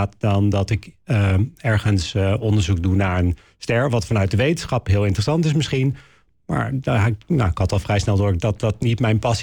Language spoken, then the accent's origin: Dutch; Haarlem, North Holland, Netherlands; Ik kom uit Haarlem